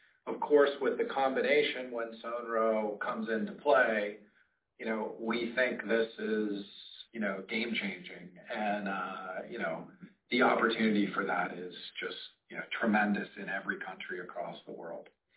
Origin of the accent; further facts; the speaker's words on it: Pittsburgh, Pennsylvania, United States; I'm not very good at innings because I'm from Pittsburgh and our baseball team is not so great.